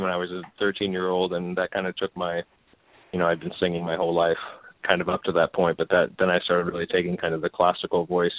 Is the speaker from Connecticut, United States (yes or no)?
no; Iowa, United States; I grew up in Iowa